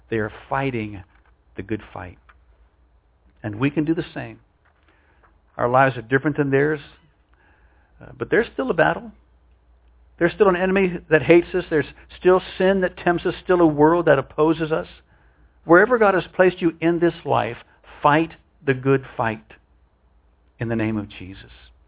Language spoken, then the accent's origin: English; West Virginia, United States; Where I grew up in West Virginia, the main brand of milk and ice cream at the supermarket was Borden's.